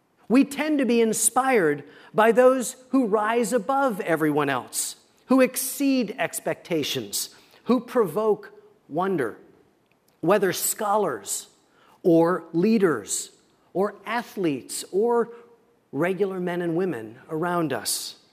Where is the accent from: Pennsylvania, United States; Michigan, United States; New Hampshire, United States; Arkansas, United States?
Pennsylvania, United States; Pittsburgh; I grew up in Pittsburgh in the 1970s